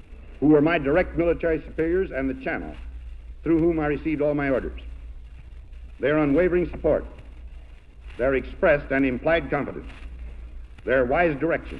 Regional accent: United States; Today, as an American, I should like to give you the names of our own officers

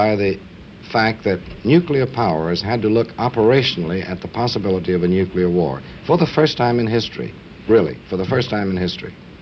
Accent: United States; And I think that as an American, one must say that the Senate is performing a great role

